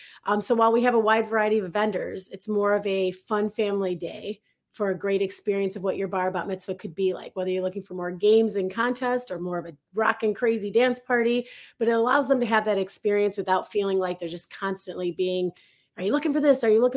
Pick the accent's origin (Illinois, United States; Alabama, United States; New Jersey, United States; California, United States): Illinois, United States; I'm from the Chicagoland area, and I have an interactive entertainment company called Hype Productions.